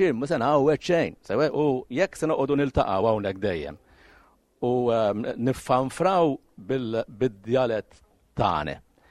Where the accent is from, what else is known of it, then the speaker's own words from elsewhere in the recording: Żejtun, South Eastern Region, Malta; nitkellem bir-reħli bħal ma nagħmel meta mmur id-dura għandhom, għax jiena miż-Żejtun twelet u trabejt hemmhekk.